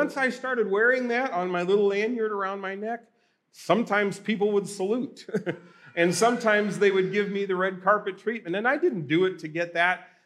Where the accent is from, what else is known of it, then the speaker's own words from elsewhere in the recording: Australia; I grew up in Australia. My parents were missionaries there.